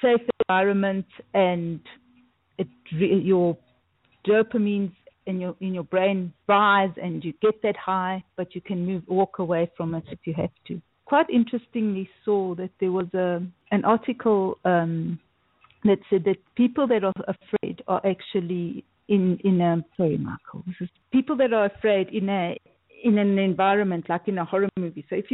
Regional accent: South Africa; I am from South Africa.

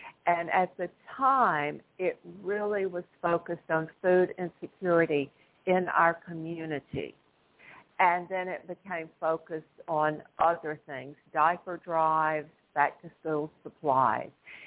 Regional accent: Tupelo, Mississippi, United States; So the community theater in my hometown of Tupelo, Mississippi, applied for and received a grant and invited me to come there and direct a musical.

